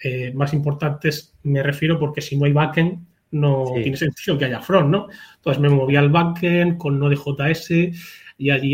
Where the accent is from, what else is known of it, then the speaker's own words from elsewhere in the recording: Mula, Region of Murcia, Spain; now in Murcia, Spain; Bueno, pues muchos me … vivo en Murcia, soy de Mula, de un pueblecito, bueno, pueblecito de 16.000 habitantes de aquí de Murcia.